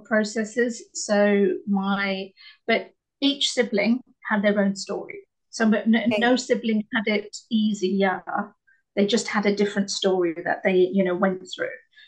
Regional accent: England, United Kingdom; I'm a British Asian being Indian. Because I know Asian is different in different parts of the world, but Indian, British woman, and I'm second generation in my family.

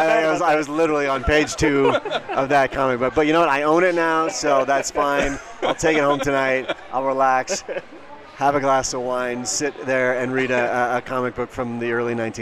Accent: Littleton, Colorado, United States; I grew up kind of during my junior high school years in Littleton, and when I moved here from Arizona, one of the first things we did was drive up to Estes Park. So this was kind of my introduction to Colorado.

